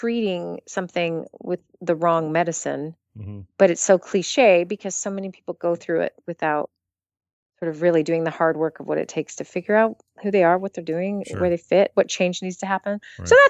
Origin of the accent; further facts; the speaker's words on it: United States; because I'm American, so I think about individuals.